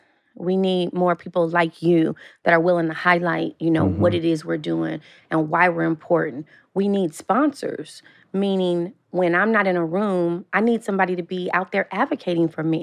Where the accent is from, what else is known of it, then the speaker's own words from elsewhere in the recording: Los Angeles, California, United States; And so, like I said, we grew up in South Central.